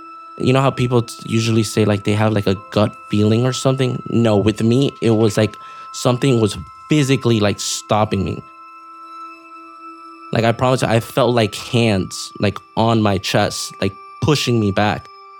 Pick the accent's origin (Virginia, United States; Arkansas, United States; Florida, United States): Florida, United States; Miami; Born and raised in Miami to Hispanic parents. Lived most of my life in like the same area, which is called Little Havana, right at the heart of Miami.